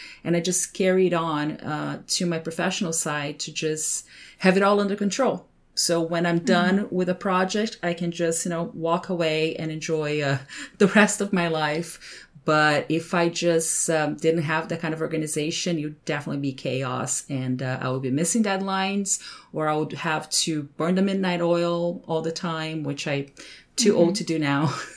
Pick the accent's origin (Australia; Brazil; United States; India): Brazil; born there; English is a second language; Yes, so I was born in Brazil, 1980